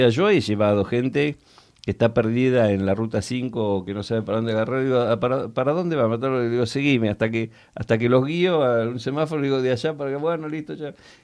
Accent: Mendoza, Argentina; born there; Bueno, sí, pero yo fui a nacer a Mendoza.

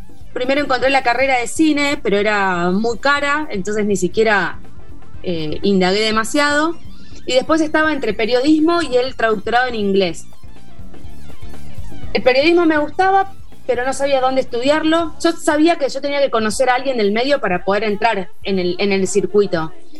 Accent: Capilla del Señor, Buenos Aires Province, Argentina; moved away as an adult; now in Buenos Aires, Argentina; Bueno, yo nací y viví toda mi vida hasta los 21 en Capilla del Señor. Esto es a 80 kilómetros nada más de acá de Ciudad de Buenos Aires.

